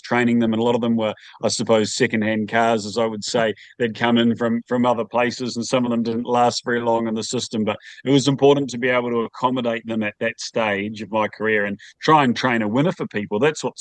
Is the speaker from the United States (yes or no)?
no; Waikato, New Zealand; I grew up in the Waikato, which is, for those of you who are unfamiliar with Deegan, the Waikato is dairying and horse country.